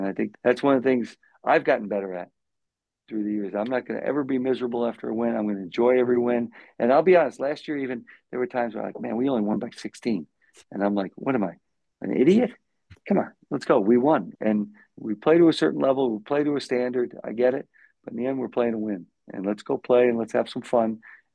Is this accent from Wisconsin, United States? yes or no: no; Connecticut, United States; now in Buffalo, United States; I've lived here longer than I lived anywhere else. I grew up in Connecticut. I went to college about an hour and a half south of Buffalo at St. Bonaventure.